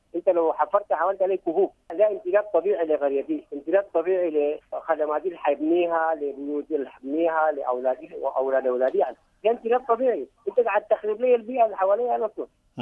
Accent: Gubbat Al Salim, Sudan; قرية قبة السليم هي قريتنا

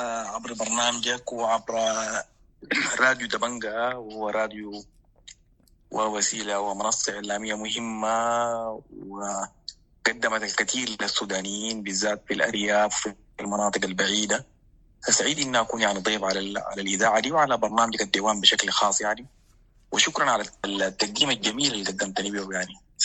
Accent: Sudan; إنه المشروع ده مهموم بمآذقنا كسودانيين أو مآذق بلدنا السوداني

